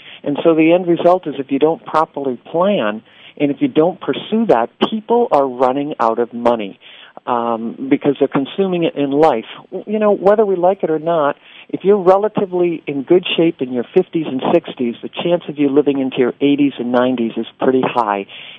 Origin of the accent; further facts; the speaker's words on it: Wisconsin, United States; now in Seattle, United States; I'm from Wisconsin. I should know that.